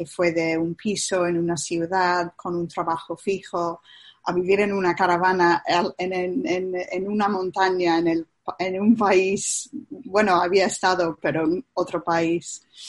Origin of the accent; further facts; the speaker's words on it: London, United Kingdom; Spanish is a second language; now in Valencia, Spain; yo vivo en Valencia, pero soy de Londres, soy de la grande ciudad de Londres. Y hace 8 años el mundo giró y hice un gran giro yo en la vida también y vine a España para trabajar y vivir en un centro